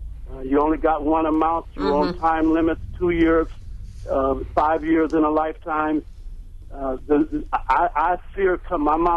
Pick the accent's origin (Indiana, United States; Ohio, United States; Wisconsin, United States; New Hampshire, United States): Wisconsin, United States; Milwaukee; now in Madison, United States; I grew up in Milwaukee in the 53206 zip code. My mom was a widow with five children and bought a house on 14th and Keefe Avenue in 1960. So I grew up in that neighborhood until I was 17, 18 and left home.